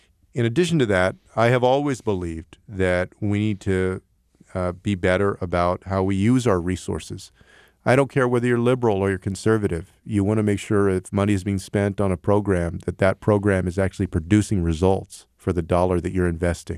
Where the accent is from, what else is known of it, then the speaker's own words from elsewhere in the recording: Texas, United States; There was a great analysis of my home state of Texas a couple of months ago